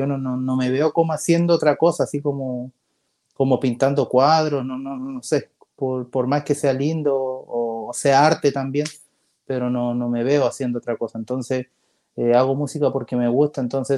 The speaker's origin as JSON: {"language": "Spanish", "country": "Chile", "said": "de que nos podamos unir como artista chileno"}